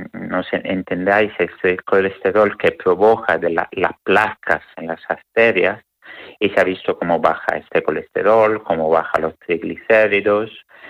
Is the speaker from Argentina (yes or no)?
no; Italy; now in Spain; yo no soy de Granada, soy italiano